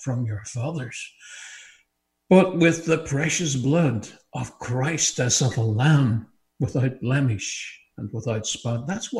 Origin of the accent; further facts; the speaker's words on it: Maghera, Northern Ireland, United Kingdom; I was born and raised in Northern Ireland, in a little place called Mahara.